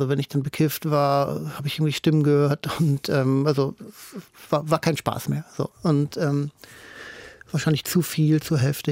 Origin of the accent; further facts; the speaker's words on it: Germany; Ich bin nun mal an der holländischen Grenze aufgewachsen und in dem Dorf, in dem ich gelebt habe